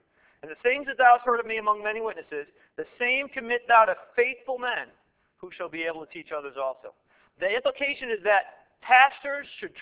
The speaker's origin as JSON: {"language": "English", "town": "Buffalo", "region": "New York", "country": "United States", "tie": "born or raised there", "said": "I grew up in Buffalo, but I don't live here anymore."}